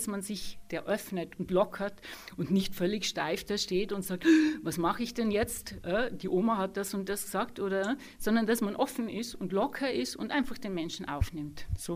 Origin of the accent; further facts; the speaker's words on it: Tyrol, Austria; now in Vienna, Austria; weil ich bin ja Tirolerin eigentlich, auch wenn ich dann doch früh weggegangen bin nach Wien.